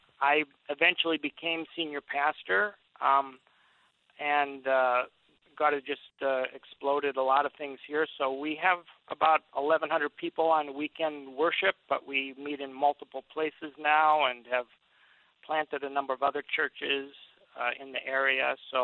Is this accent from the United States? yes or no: yes; Minnesota, United States; I grew up in Minnesota, 10,000 lakes. I grew up fishing with my dad and my brother